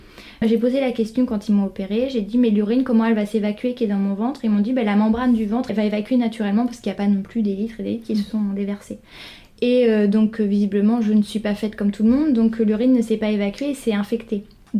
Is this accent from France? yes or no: yes; Rouen, Normandy, France; au CHU de Rouen, en Normandie, d'où je suis originaire en fait